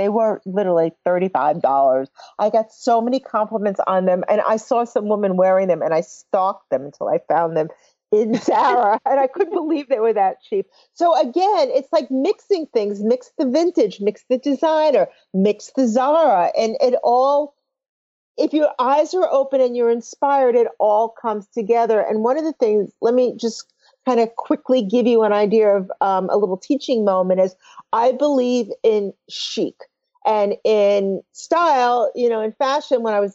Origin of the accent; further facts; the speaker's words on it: New York, United States; But I'm lucky to do that because I'm a New Yorker and, you know, there's lots of brands here.